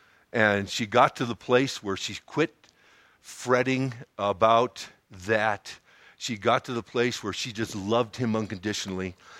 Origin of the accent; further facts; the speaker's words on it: Ireland; And that was a great line to me, being an Irishman.